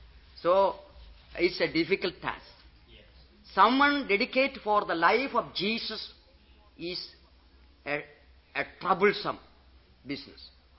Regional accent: India; English is a second language; Even though I am coming from India, when I look at the churches in different parts of the world

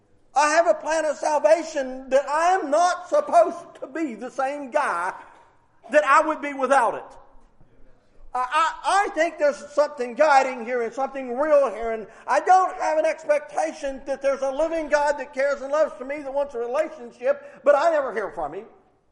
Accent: West Virginia, United States; hey, I'm from West Virginia Mountains. We don't... we lick our fingers off.

